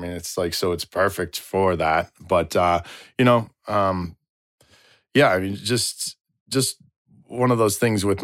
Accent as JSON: {"language": "English", "town": "Melrose", "country": "United States", "tie": "born or raised there", "said": "I grew up in Melrose, and I mean, I had those friends since, you know, kindergarten, elementary school."}